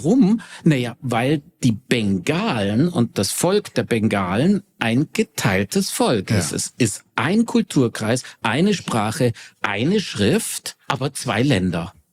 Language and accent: German; Germany; Ja, es ist eine klassische Frage, Einsteigerfrage in Indien ist ja, where are you from? I'm from Germany. Ah, you are from Germany.